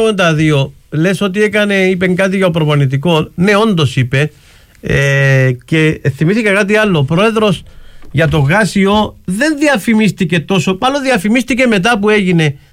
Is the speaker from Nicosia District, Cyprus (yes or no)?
yes; Geri, Nicosia District, Cyprus; Γεννήθηκα στις φτωχογειτονιές στο Γέρι. Μεγάλωσα έξω από το προπονητικό κήπεδο της Μεγάλης Ομόνοιας του Λαού 1948.